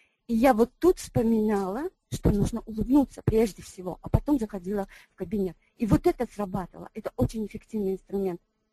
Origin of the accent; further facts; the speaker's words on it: Tajikistan; Russian is a second language; Вот я росла в Таджикистане, и я 7-й ребенок